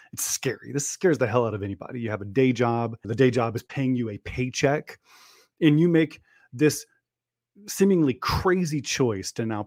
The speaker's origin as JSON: {"language": "English", "town": "Columbus", "region": "Georgia", "country": "United States", "tie": "born or raised there", "said": "One is this really hilarious, but also very wealthy guy that my brother and I worked for growing up in Columbus, Georgia."}